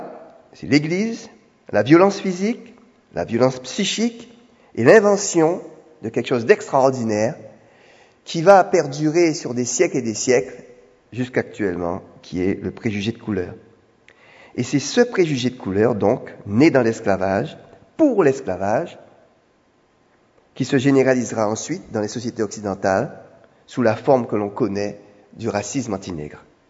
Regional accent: Guadeloupe; Chez nous, en Guadeloupe

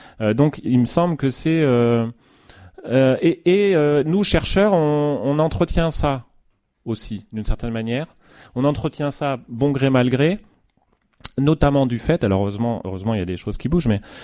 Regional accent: Poitiers, Nouvelle-Aquitaine, France; De considérer que Poitiers, puisque je viens de Poitiers, est en concurrence avec Limoges, La Rochelle

